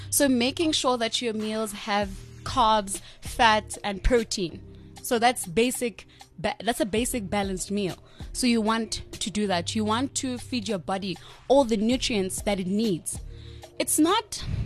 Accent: Butterworth, Eastern Cape, South Africa; So I'm 21 as I'm sitting here. I am from the Eastern Cape. Grew up in a small village, Kwandabakazi, in Butterworth, Ekuwa.

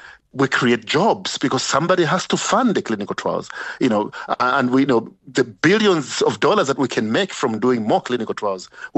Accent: Zambia; When I was growing up in Zambia, in the villages and townships, you know, I will go down with malaria.

